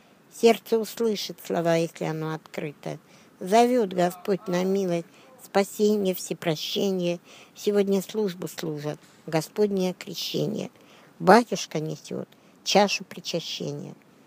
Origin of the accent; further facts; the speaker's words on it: Luhansk, Luhansk Oblast, Ukraine; Я родом из Луганска.